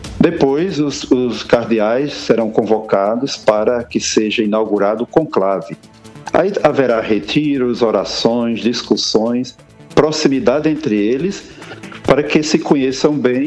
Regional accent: Paraíba, Brazil; moved away; also born or lived in Minas Gerais; Eu saí da Paraíba em 1988 para Minas Gerais, visito a Paraíba e agora volto para residir em Cajazeiras como bispo diocesano.

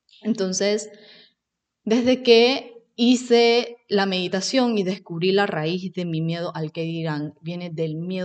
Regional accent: Panama; de China, y mi familia es un tanto conservadora. Sin embargo, yo nací en Panamá y viví, mis papás sí me dieron mucho la libertad de vivir y experimentar muchas cosas y en parte me considero latina.

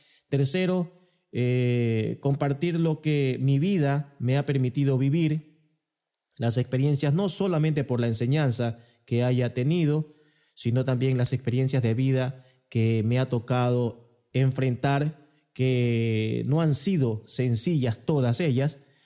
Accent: Ecuador; now in Moscow, Russia; Yo soy ecuatoriano, pero vivo en Rusia, en Moscú, desde el año 2012.

